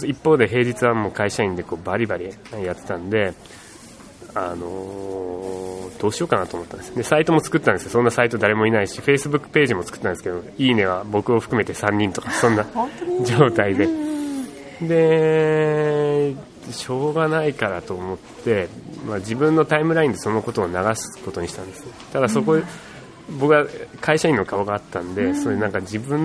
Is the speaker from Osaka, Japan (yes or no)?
no; Zushi, Kanagawa, Japan; also born or lived in Tokyo; 僕自身がこの逗子っていう町に生まれ育って、で一時東京に住んでたんですけど、その時にはもう子供と逗子に戻ってきていて